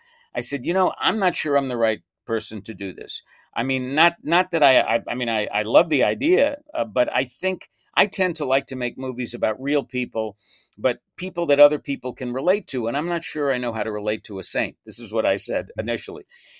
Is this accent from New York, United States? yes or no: yes; Brooklyn, New York, United States; Well, I'm from New York and I have heard of Mother Cabrini, but I didn't know that much about her. I mean, I'm from Brooklyn, actually.